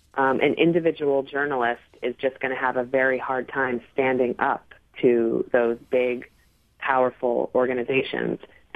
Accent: New York, United States; now in San Francisco, United States; Well, you know, I live in San Francisco now. I'm from New York, and I get the New York Times delivered to my door still.

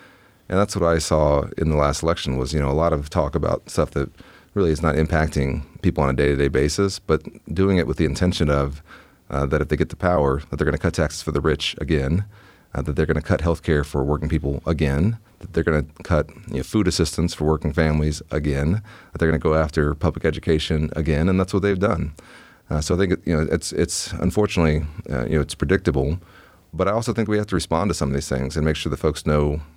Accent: Texas, United States; Listen, I've always felt like I'm a Texan first.

